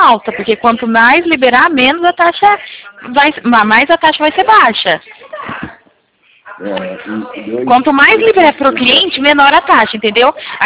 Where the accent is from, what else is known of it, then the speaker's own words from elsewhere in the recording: Arapongas, Paraná, Brazil; Sou da cidade próxima, sou de Araponga